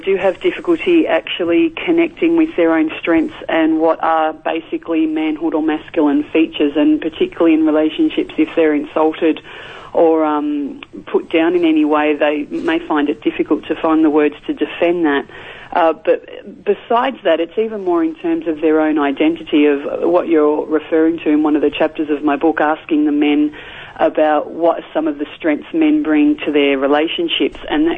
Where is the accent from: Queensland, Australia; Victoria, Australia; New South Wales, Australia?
Victoria, Australia; Melbourne; as you mentioned, I'm from Melbourne, so first thing in the morning upon getting ready to fly up to Sydney